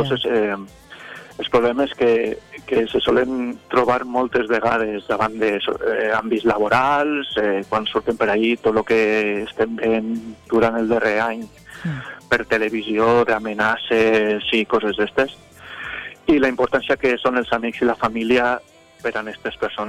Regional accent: Benicarló, Valencian Community, Spain; Jo soc de Benicarló

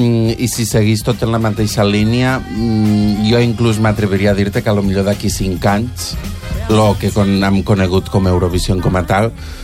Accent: Tortosa, Catalonia, Spain; ja ho he dit que sóc de Tortosa.

